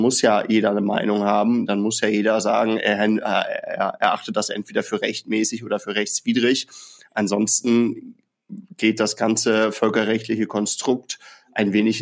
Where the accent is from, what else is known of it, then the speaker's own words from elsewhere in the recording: Germany; aber immer so niedrigschwellig, wie Russland es halt tut, auch bei uns in Deutschland.